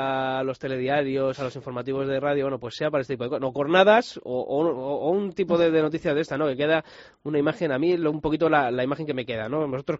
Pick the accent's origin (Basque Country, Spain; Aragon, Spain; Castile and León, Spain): Castile and León, Spain; Arévalo; Fuerte para mi tierra, para Arévalo